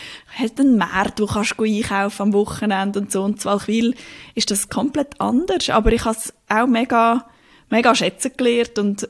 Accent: Lucerne, Switzerland; Also ich bin in der Stadt aufgewachsen und habe nachher auch in der Stadt in einer WG gewohnt. Wobei der Ort, wo ich aufgewachsen bin, Wesmeli, ist so ein Quartier, das auch fast ein bisschen dörflich ist.

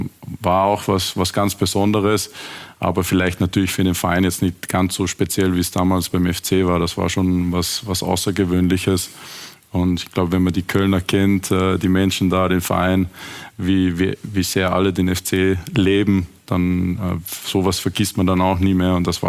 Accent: Austria; Vor allem die slowakische Liga verfolgt man jetzt ja auch nicht als Österreicher unbedingt Woche für Woche.

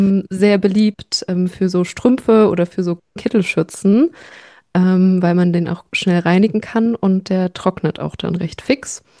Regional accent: Saxony, Germany; ich bin in der Nähe von Leipzig aufgewachsen, bin dann in Chemnitz zum Studium gegangen und bin aber für ein Praktikum mal nach Berlin und habe zu der Zeit natürlich auch in Chemnitz studiert und irgendwie gelebt.

